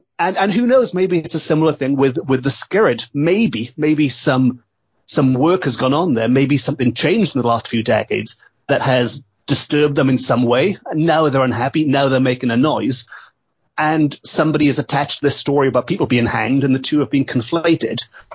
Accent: Port Talbot, Wales, United Kingdom; I grew up in Port Talbot, not far from the pub.

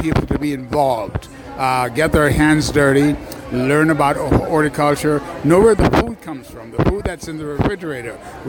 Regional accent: Jamaica; also born or lived in Atlanta, United States / Chicago, United States; now in St. Petersburg, United States; Yeah, I am a transplant from Atlanta by way of Chicago, and ultimately by way of Jamaica. So I've been in this country over, 60 odd years. And I moved down to St. Pete 3 years ago

